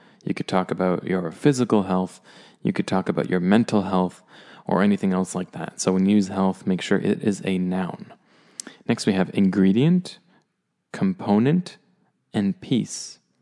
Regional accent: Canada; And I'm from Canada

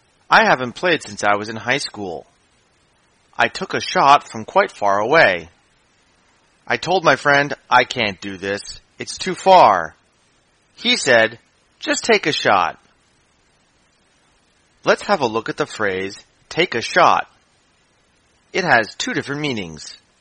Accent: United States; I'm your American teacher with 美思。

